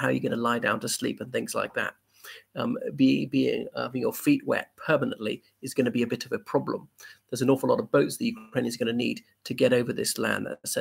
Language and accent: English; Ireland; from Ireland.